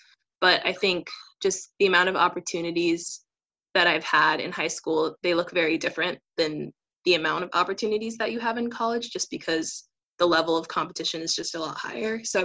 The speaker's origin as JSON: {"language": "English", "town": "San Diego", "region": "California", "country": "United States", "tie": "born or raised there", "said": "Yeah, I'm from San Diego, California. I went to Rancho Bernardo High School."}